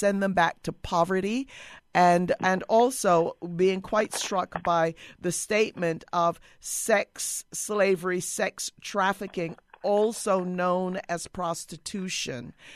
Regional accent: Barbados; I am from the Caribbean region, from Barbados in particular.

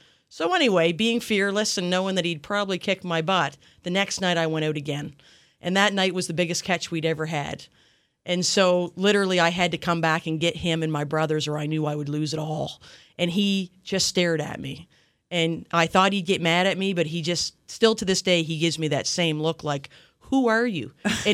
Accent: Yarmouth, Nova Scotia, Canada; I grew up in Yarmouth a long time ago.

